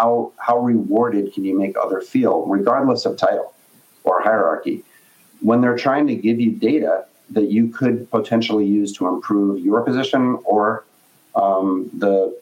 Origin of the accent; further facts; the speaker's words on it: Brooklyn, New York, United States; but I'm born and raised in Brooklyn.